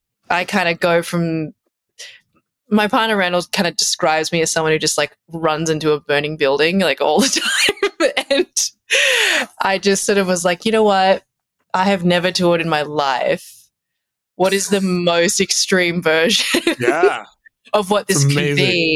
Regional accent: Australia; accent: Australian; now in United States; So you can probably tell by my accent, I'm Australian, and I've lived in the US for, gosh, since 2010, so 15 years.

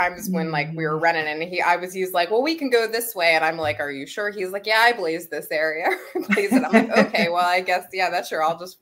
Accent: Delaware, United States; funny enough, I grew up in Delaware and went to University of Delaware and knew about and had been to White Clay and stuff

